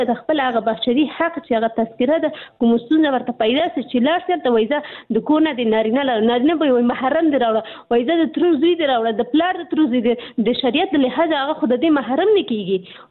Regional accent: Pakistan; ځکه چې زه په پاکستان کې پیدا شوی یم، هلته مې ژوند تیر کړی، تر لسنه پورې ما درس ویلي،

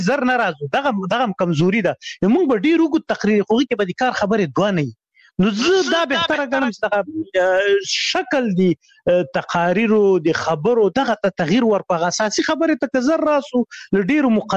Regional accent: Khyber Pakhtunkhwa, Pakistan; ما ماشومتوب په شمشتو کې تیر کړی، شمشتو مهاجرینو کمپوس، هغه د هغه پخواني جهادي رهبرانو ندیو رهبر کمپ و مشهور کمپ و زه په هغه کې لوی سوی یم.

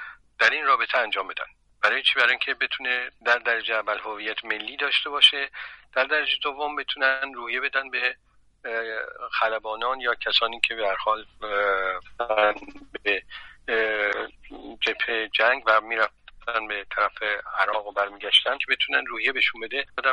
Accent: Iran; now in France; بعد از اینکه من به خارج از ایران اومدم در فرانسه

